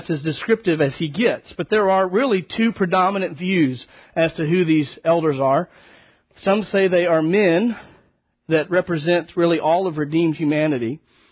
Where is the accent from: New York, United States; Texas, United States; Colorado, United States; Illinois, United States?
Texas, United States; I mean, we're from Texas, so we're very familiar with thunderstorms, right?